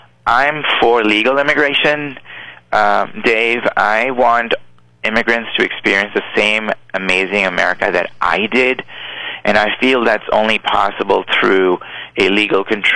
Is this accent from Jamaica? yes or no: no; Pakistan; now in United States; I grew up in Pakistan, a Muslim country, and came here